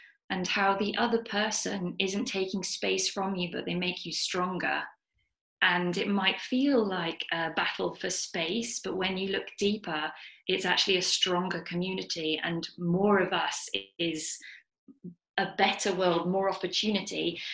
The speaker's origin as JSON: {"language": "English", "country": "United Kingdom", "said": "And Eugenie is French and I'm British."}